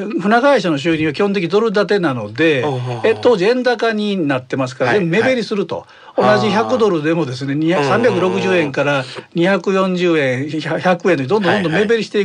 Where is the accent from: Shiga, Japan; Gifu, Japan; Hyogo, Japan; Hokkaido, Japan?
Hyogo, Japan; Himeji; 姫路です。